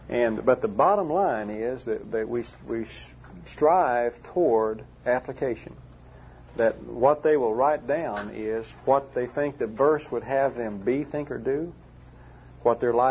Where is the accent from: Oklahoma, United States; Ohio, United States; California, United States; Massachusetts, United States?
Oklahoma, United States; Duncan; The Lord moved us back to Duncan, and that happened to be my hometown.